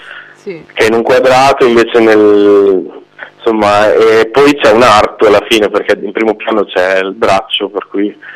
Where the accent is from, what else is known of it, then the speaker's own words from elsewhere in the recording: Modena, Emilia-Romagna, Italy; sono di Modena, sono cresciuto con loro